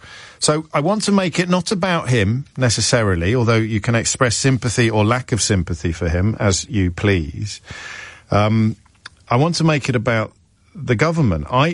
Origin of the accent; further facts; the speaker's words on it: United Kingdom; but as a Brit, why are we celebrating that?